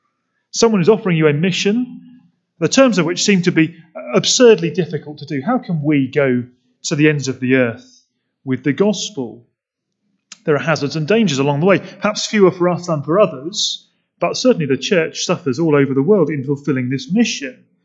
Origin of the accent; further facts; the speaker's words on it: United Kingdom; We're quite British, aren't we? We get awkward and embarrassed.